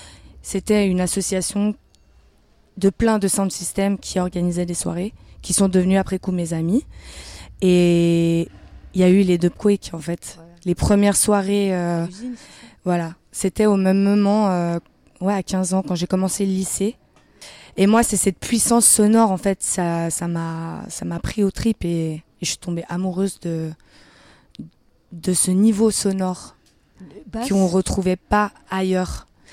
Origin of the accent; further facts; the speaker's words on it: Geneva, Switzerland; Oui, je viens de Genève, je suis née à Genève.